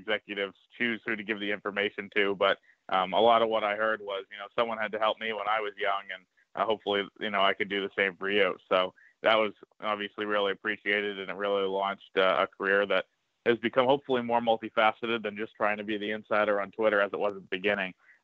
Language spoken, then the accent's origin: English; Massachusetts, United States; I grew up in Massachusetts, so it was a perfect fit.